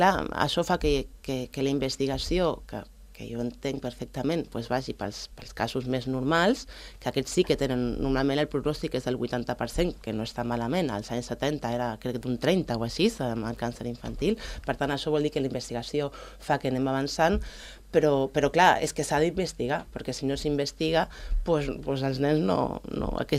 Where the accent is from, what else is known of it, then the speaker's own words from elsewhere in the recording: Valldoreix, Catalonia, Spain; Sí, nosaltres som de Valldoreix. L'associació es va fundar a Barcelona, perquè els nostres amics són de Barcelona i l'Anna anava a l'Hospital Sant Joan de Déu, però som d'aquí, diguem-ne, som de Valldoreix.